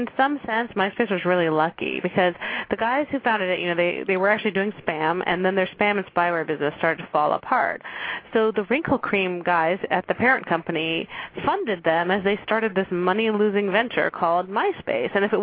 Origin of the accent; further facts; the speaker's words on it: Silicon Valley, California, United States; where I came from, which is growing up in the Silicon Valley.